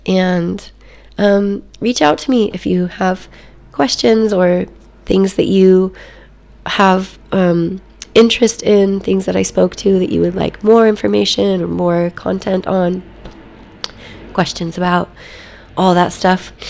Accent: United States; I know it's a big drinking time. I'm certainly an American.

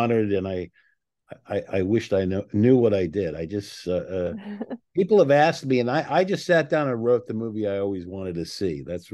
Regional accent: Port Chester, New York, United States; I want to see the house I grew up in Portchester, New York.

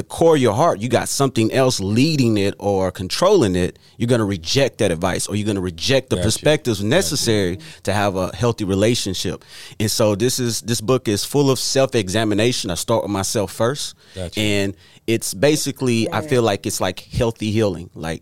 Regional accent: Dallas, Texas, United States; I was born and raised in Dallas, Texas.

